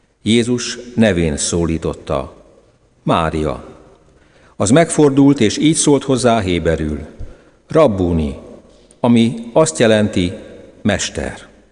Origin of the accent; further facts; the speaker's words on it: Fertőd, Győr-Moson-Sopron, Hungary; Fertődön nőttem fel kisgyermekkoromban